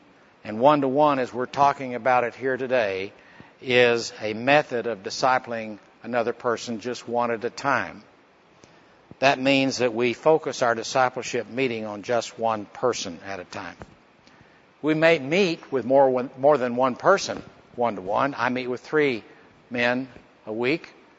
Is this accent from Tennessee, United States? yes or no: no; Oklahoma City, Oklahoma, United States; I'm from Oklahoma City.